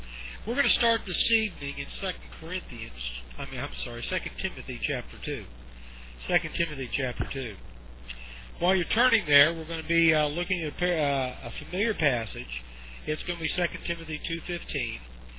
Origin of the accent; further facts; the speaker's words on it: Ohio, United States; also born or lived in South Florida; now in South Carolina, United States; I'm from South Carolina. Not originally. Originally from Ohio, and I was a transplant to South Florida